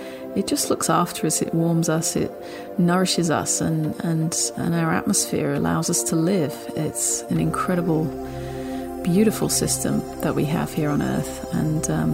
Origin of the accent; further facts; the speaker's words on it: East of England, United Kingdom; now in Australia; I grew up in Essex, actually, even though I live in Australia now.